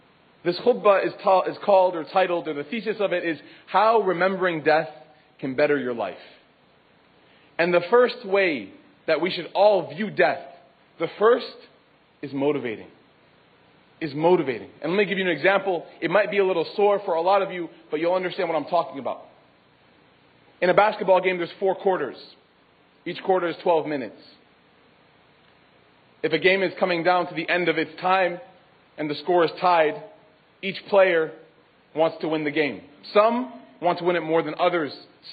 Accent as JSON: {"language": "English", "town": "Chicago", "region": "Illinois", "country": "United States", "said": "One of the players after Michael Jordan, because I'm from Chicago, is Kobe Bryant."}